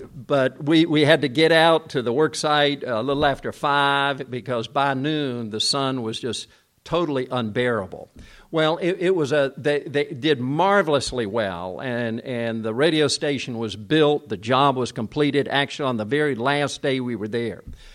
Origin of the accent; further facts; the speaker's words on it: Gwangju, South Korea; Where I grew up in Korea was the city of Gwangju, and we lived on a little hill with some other missionaries in the area.